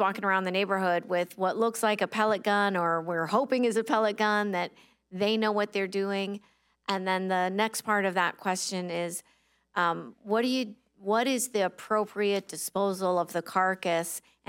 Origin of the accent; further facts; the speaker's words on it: Boca Raton, Florida, United States; I'm from Boca Raton, South Florida, where we have a major iguana issue.